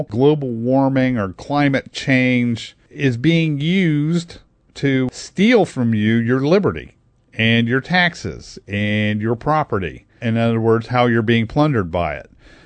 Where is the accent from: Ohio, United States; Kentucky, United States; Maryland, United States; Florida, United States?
Ohio, United States; Hebron; I can remember derechos blowing through when I was a kid here in Central Ohio. I grew up in Hebron.